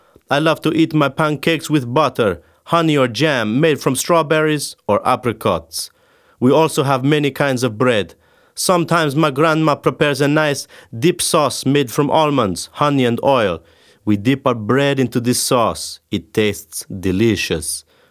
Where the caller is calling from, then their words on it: Casablanca, Casablanca-Settat, Morocco; Hello to all the listeners. I'm calling from Casablanca.